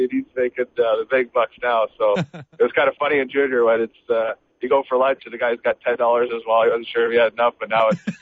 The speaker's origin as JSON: {"language": "English", "town": "Toronto", "region": "Ontario", "country": "Canada", "tie": "born or raised there", "said": "I grew up in Toronto, and I came from a good organization in Windsor."}